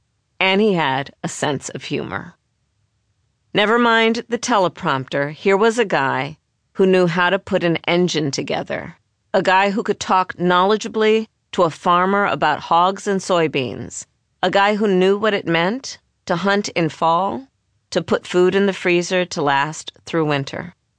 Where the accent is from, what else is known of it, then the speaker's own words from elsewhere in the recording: Oakland, California, United States; I'm West Coast, he's Midwest. I was born in Oakland and grew up in a working-class urban neighborhood.